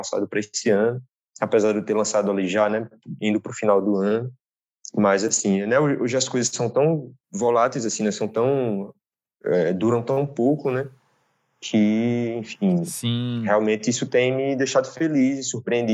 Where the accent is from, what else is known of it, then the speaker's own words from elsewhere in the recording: Petrolina, Pernambuco, Brazil; eu sou de Petrolina, ele é de Juazeiro, nós somos de cidades vizinhas, sendo que eu pernambucano, ele é baiano, enfim.